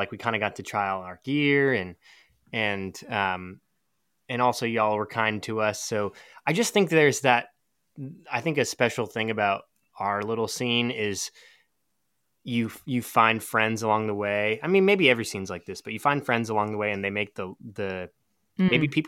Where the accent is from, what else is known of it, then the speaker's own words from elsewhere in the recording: Seattle, Washington, United States; And I grew up in Seattle, so on the opposite coast.